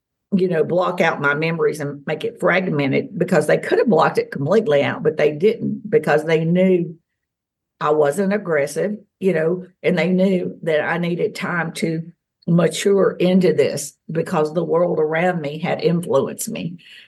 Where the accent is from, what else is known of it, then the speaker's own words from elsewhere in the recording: Tennessee, United States; And I grew up in the South, in Tennessee, and these things were considered either demonic or a mental health issue.